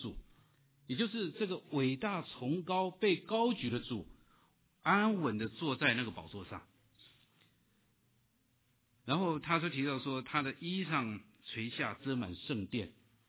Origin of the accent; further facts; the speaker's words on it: China; 这句话如果换成我们中国人的文化里面来讲